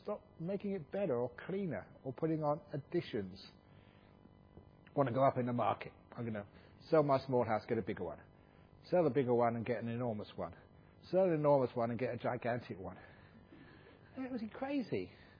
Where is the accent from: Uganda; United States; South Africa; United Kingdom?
United Kingdom; England; born there; I was born in England, okay? Now, a nice, cool country. And I was now in the jungles of Thailand